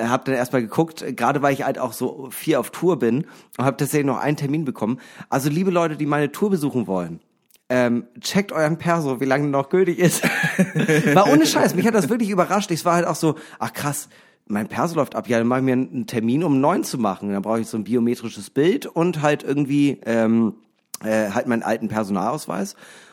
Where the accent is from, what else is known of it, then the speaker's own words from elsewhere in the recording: Flensburg, Schleswig-Holstein, Germany; Ah, geil, Flensburg, meine alte Heimat. Ich bin ja quasi Däne.